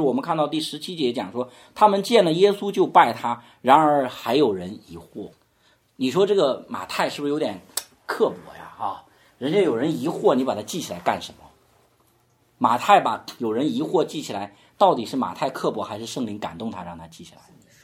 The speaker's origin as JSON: {"language": "Chinese", "country": "China", "said": "我们中国人"}